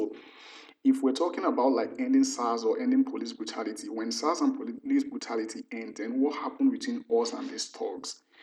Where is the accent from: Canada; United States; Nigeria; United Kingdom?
Nigeria; Kogi; I am from Kogi State.